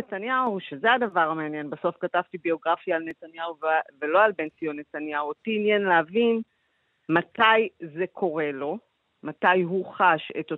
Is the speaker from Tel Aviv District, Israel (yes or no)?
no; Migdal HaEmek, Northern District, Israel; אני משתמשת הרבה במגדל העמק, כי גדלתי שם, במגדל העמק